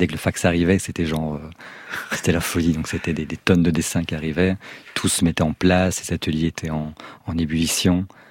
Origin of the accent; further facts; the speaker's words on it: Belgium; j'étais chez moi en Belgique et je décroche jamais le téléphone.